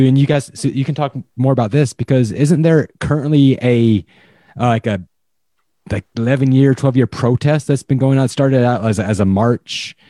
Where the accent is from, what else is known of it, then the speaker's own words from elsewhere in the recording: United States; because like being American, hardworking, you know, everything is mine, is that whole freedom mentality